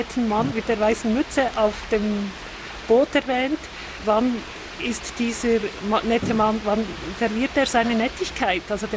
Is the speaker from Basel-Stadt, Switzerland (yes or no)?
no; Zurich, Switzerland; Man hat ja als Zürcherin an einem Wochenende